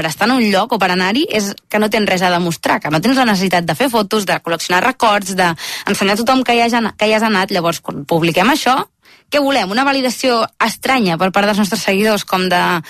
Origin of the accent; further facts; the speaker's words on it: Blanes, Catalonia, Spain; Llavors jo soc de Blanes, m'agraden molt les meves cales